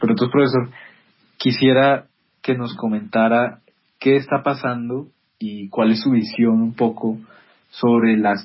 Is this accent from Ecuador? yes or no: no; Colombia